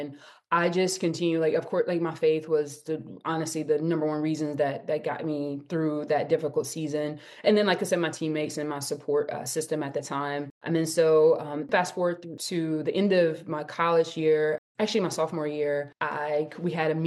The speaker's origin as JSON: {"language": "English", "region": "Mississippi", "country": "United States", "said": "because I was away from Mississippi, like 9 hours away from home."}